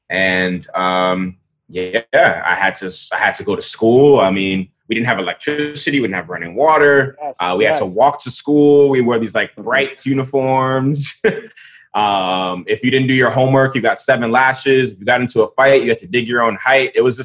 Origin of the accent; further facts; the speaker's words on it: Bronx, New York, United States; also born or lived in Nigeria; You know, growing up in the Bronx, it's pretty easy.